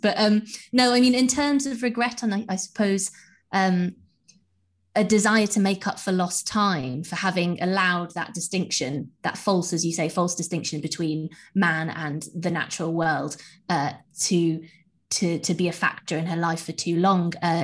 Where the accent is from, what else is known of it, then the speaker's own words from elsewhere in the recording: Karachi, Sindh, Pakistan; I grew up in Karachi, a city where parks, the few whose land has not been stolen and built on, are manicured and gated.